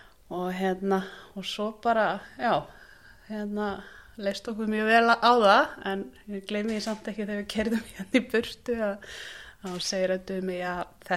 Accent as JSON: {"language": "Icelandic", "town": "Kollsvík", "region": "Westfjords", "country": "Iceland", "tie": "born or raised there", "said": "Já, ég fættu uppalins sem sagt hérna við þetta vera Patrísfjörð í Kollsvík og hérna og bjóð þar þannig til að ég þurfti að fara sækja mér framhaldsskólanum menntun í Reykjavík."}